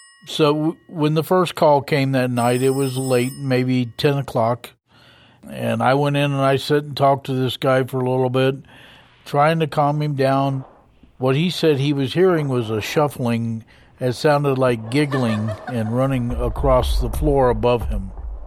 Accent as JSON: {"language": "English", "town": "Covington", "region": "Kentucky", "country": "United States", "said": "I'm from Covington, Kentucky."}